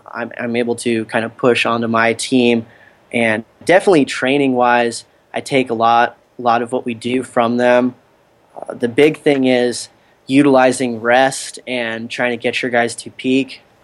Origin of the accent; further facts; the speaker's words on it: California, United States; As you guys know, I'm from California, and I believe Kansas has more four-year programs with wrestling for college than California does